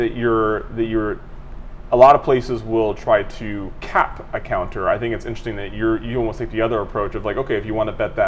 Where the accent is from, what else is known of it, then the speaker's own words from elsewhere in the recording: Washington, District of Columbia, United States; No, I'm from Washington, D.C.